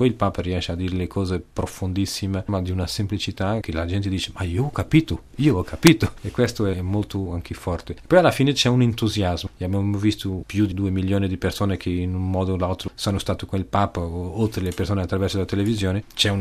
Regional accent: Lisbon, Portugal; Italian is a second language; Forse il più bello è stato a Lisbona perché io sono di Lisbona

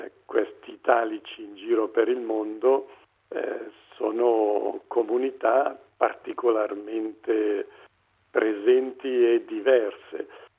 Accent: Switzerland; Io che parlavo da svizzero, da economista tra l'altro e non da linguista

